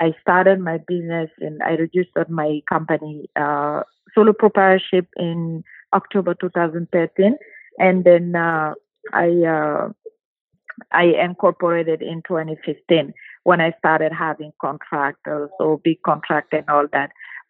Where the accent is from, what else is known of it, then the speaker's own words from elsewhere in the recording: Guinea; moved away as an adult; also born or lived in Montreal; now in Canada; I'm from Guinea, West Africa, and I have immigrated to Canada like 12 years ago. And I lived in Montreal for 4 years because I speak French.